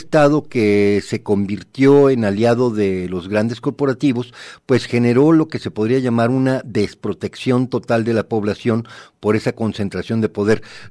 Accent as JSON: {"language": "Spanish", "country": "Mexico"}